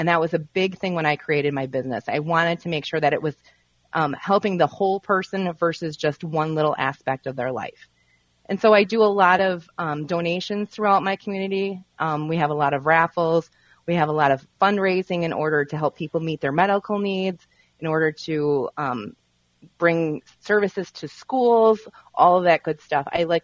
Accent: Kenosha, Wisconsin, United States; moved away as an adult; I grew up in Kenosha, Wisconsin, and moved up here about 18 years ago with my husband.

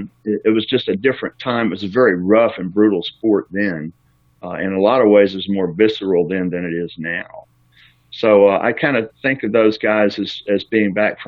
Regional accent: Mississippi, United States; Sure. I grew up in Mississippi. I'm not a native Pennsylvanian. I'm a Southerner.

